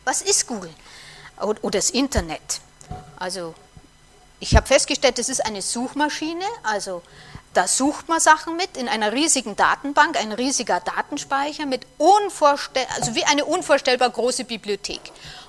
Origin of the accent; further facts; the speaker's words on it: Unterschleißheim, Bavaria, Germany; ich komme aus Unterschleißheim.